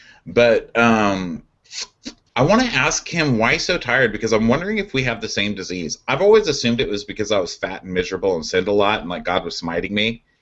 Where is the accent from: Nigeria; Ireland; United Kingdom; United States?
United States; Texas; I'm from Texas. I know a lot of huggable racists.